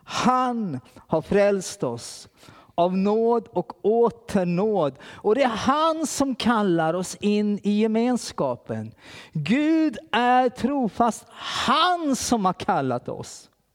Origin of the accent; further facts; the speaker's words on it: Kalmar, Kalmar County, Sweden; när jag växte upp i Philadelphia i Kalmar.